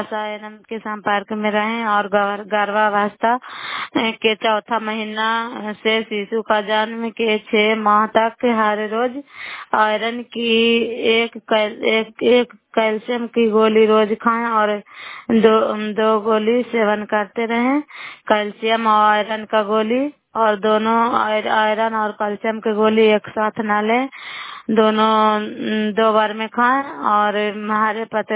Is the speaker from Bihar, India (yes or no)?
yes; Bihar, India; नालंदा जिला कराय ब्लॉक के निवासी हूँ